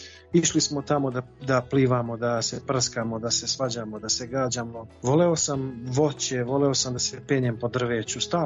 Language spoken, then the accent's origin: Serbian; Novi Pazar, Šumadija and Western Serbia, Serbia; also born or lived in Bijelo Polje, Montenegro; Imam jedno detinjstvo u gradu u Novom Pazaru, gde sam rastao, naravno, sa porodicom.